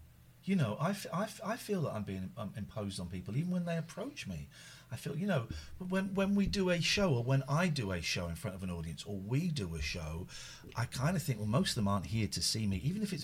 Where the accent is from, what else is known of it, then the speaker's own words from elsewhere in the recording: Slough, South East England, United Kingdom; And I grew up in Slough, it'll be fun.